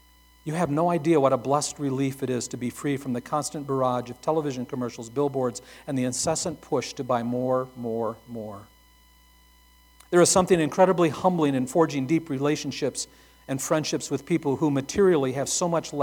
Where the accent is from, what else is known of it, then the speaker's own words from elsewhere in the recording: United States; now in Tanzania; at the end of the day, I'm still an American.